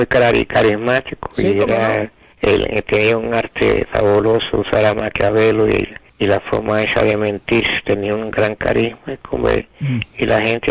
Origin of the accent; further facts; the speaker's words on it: Pinar del Río, Cuba; born there; also born or lived in Havana; yo realmente nací en Pinar del Río. Ajá. El 20 de noviembre de 1936.